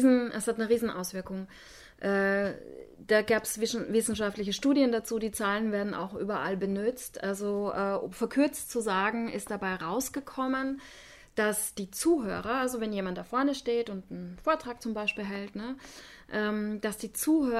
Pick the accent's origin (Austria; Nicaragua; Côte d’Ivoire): Austria; moved away as an adult; now in Germany; Ich bin Österreicherin, wie man wahrscheinlich auch hört, wenn man mir länger zuhört. Lebe aber jetzt schon seit über 20 Jahren in Deutschland